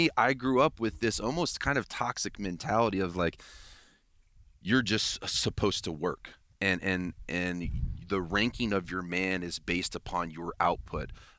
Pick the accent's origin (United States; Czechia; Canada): United States; Midwest; at least for me growing up in the Midwest